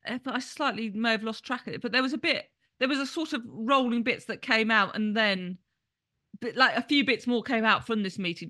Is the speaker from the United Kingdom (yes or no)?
yes; United Kingdom; Well, I'm sitting here as a British Jew who's watched one of our major parties descend